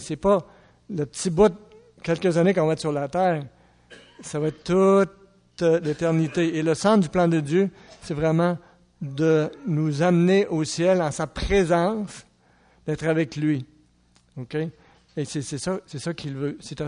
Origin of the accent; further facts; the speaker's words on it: Trois-Rivières, Quebec, Canada; Je viens de Trois-Rivières. Moi, je suis un gars de Trois-Rivières. Ah oui, Trois-Rivières. Donc, ma cité, c'est Trois-Rivières.